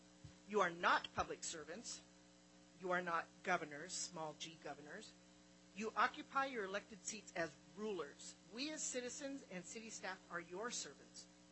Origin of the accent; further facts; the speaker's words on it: Montana, United States; Personally, maybe it's because I'm from Montana, but I could never live like that.